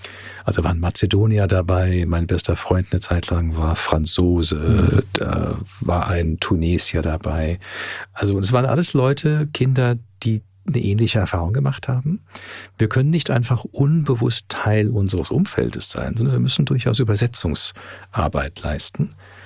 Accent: Toronto, Ontario, Canada; first language German; ich bin Deutsch-Kanadier. Ich bin in Toronto geboren und aufgewachsen. Meine Eltern sind Deutsch und waren erst ein Jahr im Land, als ich geboren wurde. Also haben wir Deutsch zu Hause gesprochen, bis ich in den Kindergarten kam und da musste ich Englisch lernen.

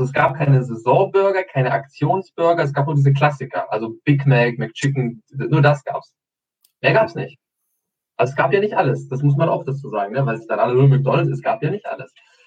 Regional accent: Albania; Ich komme ja aus Albanien. Obviously, Albanien, ne?

